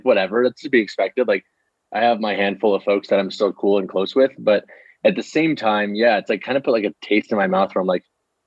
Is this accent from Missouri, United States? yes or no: yes; Missouri, United States; I grew up in Missouri.